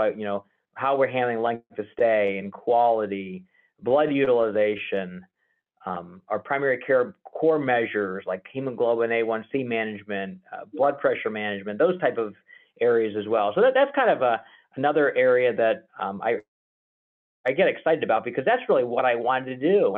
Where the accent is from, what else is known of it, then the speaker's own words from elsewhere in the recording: Youngstown, Ohio, United States; I'm from Youngstown, Ohio, and I still work in Youngstown, Ohio.